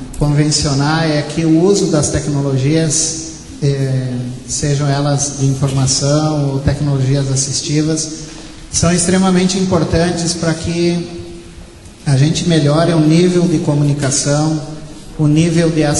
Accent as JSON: {"language": "Portuguese", "town": "Bento Gonçalves", "region": "Rio Grande do Sul", "country": "Brazil", "said": "lá na minha cidade, em Bento Gonçalves, Rio Grande do Sul."}